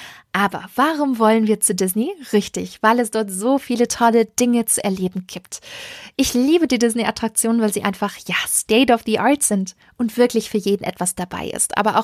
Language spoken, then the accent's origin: German; Stuttgart, Baden-Württemberg, Germany; Ich komme aus Stuttgart